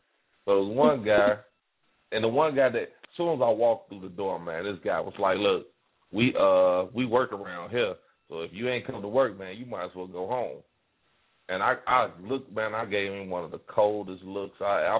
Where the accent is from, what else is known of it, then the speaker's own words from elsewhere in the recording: Gary, Indiana, United States; It's just the simple fact that I'm from Idaho, Gary, Indiana, and Ivanhoe Project.